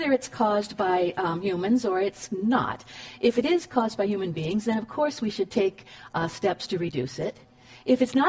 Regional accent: Cleveland, Ohio, United States; I grew up in Cleveland.

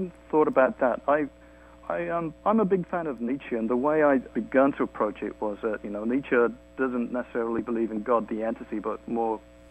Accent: United Kingdom; now in San Francisco, United States; Well, I am British.

